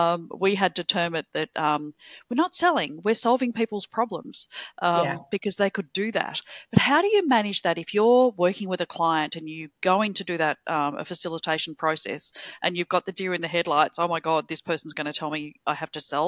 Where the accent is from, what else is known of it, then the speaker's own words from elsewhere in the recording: Australia; now in Bali, Indonesia; You know, I'm typical Aussie